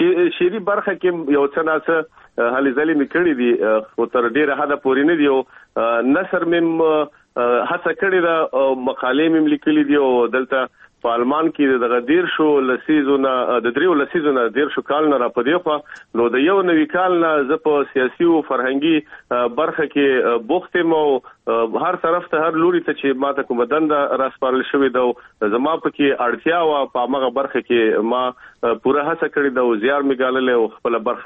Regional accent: Kabul, Afghanistan; moved away as an adult; په افغانستان کې خو په کابل کې مونږ اوسېدلو، او هلته زما عمر دومره نه و. تقریبا په 21 کلنۍ کې زه د افغانستان نه راوتلی یم،

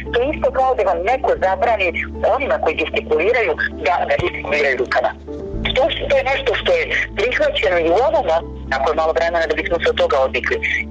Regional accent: Bosnia & Herzegovina; Kod nas u Bosni i Hercegovini

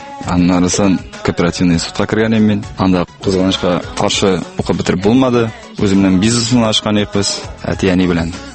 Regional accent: Kazan, Tatarstan, Russia; Үзем мин Казаннан, әдин чыгышы Аксубай ягыннан иде, әни Арша ягыннан. Мин тудым мине Казанда.

